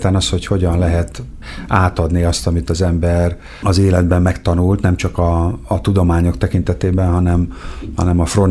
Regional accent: Debrecen, Hajdú-Bihar, Hungary; én ugye tőzsgyökeres debreceni vagyok, és a Kossuth Egyetemre jártam, és ott is maradtam 1991-ben.

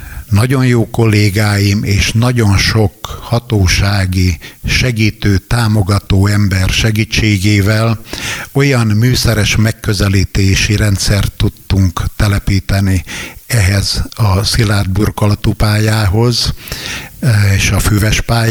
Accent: Nyíregyháza, Szabolcs-Szatmár-Bereg, Hungary; visszaköltöztünk Nyíregyházára. Tőzsgyökeres nyíregyháziként ez nem esett nagy fájdalmunkra

